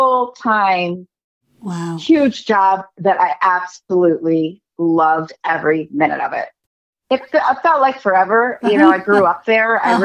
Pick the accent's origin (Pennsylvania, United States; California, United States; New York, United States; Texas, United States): Pennsylvania, United States; Philadelphia; It happened to be produced out of my hometown of Philadelphia.